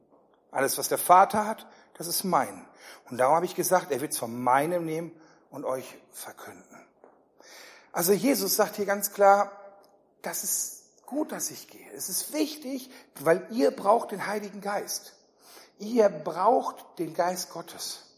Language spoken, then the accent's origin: German; North Rhine-Westphalia, Germany; Also ich komme eher so aus Richtung Ruhrgebiet.